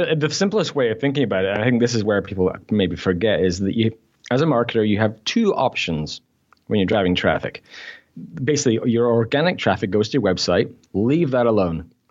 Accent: Scotland, United Kingdom; also born or lived in North East England; But yeah, so technically a Geordie, but I grew up in Scotland.

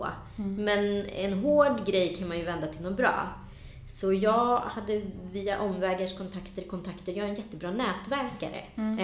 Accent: Garphyttan, Örebro County, Sweden; also born or lived in India / Kullavik / Strömstad; Jag är född i Indien, adopterad till Sverige 2,5. Då bodde jag fram till jag skulle fylla 10 år i en liten by eller ort utanför Örebro som heter Garphyttan. Efter det flyttade vi till Kullavik, strax utanför Särö i Göteborg.

